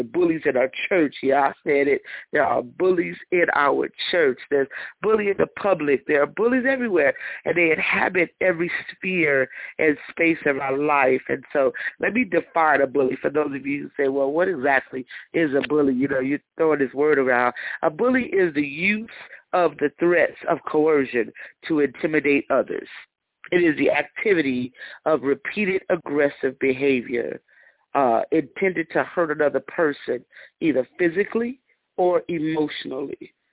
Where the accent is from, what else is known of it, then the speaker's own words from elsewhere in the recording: Las Vegas, Nevada, United States; I thank God for being born and raised in Las Vegas, Nevada